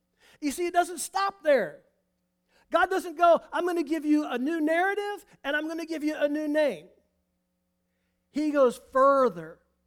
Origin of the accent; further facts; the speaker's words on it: Penn Yan, New York, United States; born there; No, I wasn't born in Indianapolis. I was born in Penyan, New York. Look it up. It's a real place. I'm not kidding. Penyan, New York.